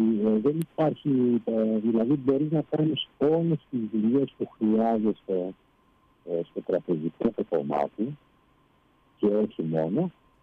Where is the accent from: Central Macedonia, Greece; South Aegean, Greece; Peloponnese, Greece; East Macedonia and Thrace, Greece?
Central Macedonia, Greece; Thessaloniki; Είμαι Θεσσαλονίκος, από Θεσσαλονίκη.